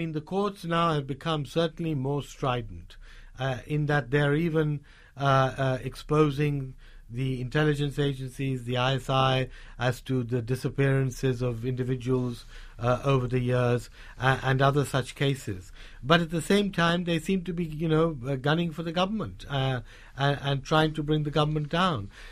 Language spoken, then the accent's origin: English; Lahore, Punjab, Pakistan; You know, for example, in Lahore, there's been, my hometown, there's been no gas for over 6 months.